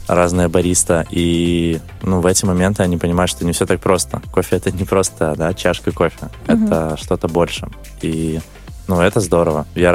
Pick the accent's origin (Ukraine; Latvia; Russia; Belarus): Belarus; все кричали за Беларусь, потому что они, ну, по сути, как бы вообще не знали даже, наверное, ну, откуда я.